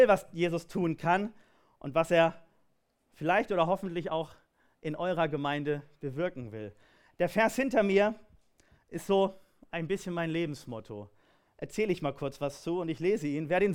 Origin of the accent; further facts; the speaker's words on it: Kirchen, Rhineland-Palatinate, Germany; born there; Und geboren wurde ich in Kirchen. Das steht in meinem Pass, der Ort. Das ist im Westerwald. Da wurde ich geboren.